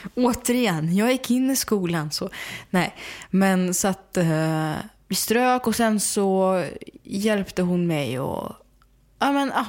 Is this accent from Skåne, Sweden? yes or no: no; Smedjebacken, Dalarna County, Sweden; Så att jag åkte till Smedjebacken till Dalarna där jag växte upp.